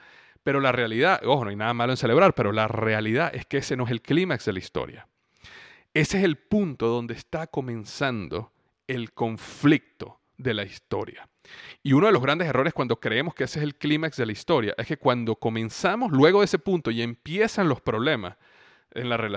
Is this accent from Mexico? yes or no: no; Venezuela; now in Florida, United States; Yo llego y el clima era espectacular en Florida, era muy parecido al clima en Venezuela, donde yo crecí.